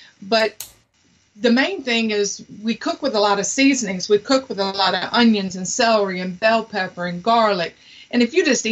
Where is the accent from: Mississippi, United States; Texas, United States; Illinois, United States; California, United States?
Mississippi, United States; also born or lived in Louisiana; I'm from Mississippi and Louisiana. I'm a cook.